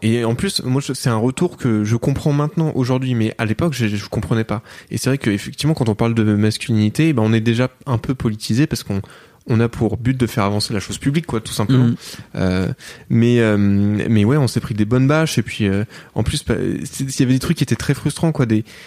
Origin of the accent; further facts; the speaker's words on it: Switzerland; Alors, ok, on est neutre, on est apolitique, on est suisse